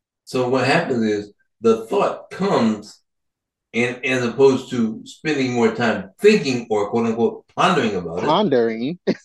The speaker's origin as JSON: {"language": "English", "region": "Georgia", "country": "United States", "said": "Like, I'm from Georgia. I think I told you this originally. I'm from Georgia."}